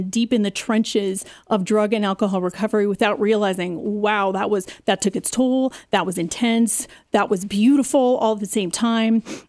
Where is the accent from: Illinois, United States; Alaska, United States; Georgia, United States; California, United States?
California, United States; now in Colorado Springs, United States; And we were originally from California. Don't be mad, I'm from California. Can't help but love Colorado Springs.